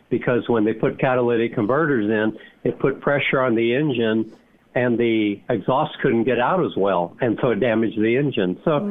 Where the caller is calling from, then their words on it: Texas, United States; I'm calling from Texas again.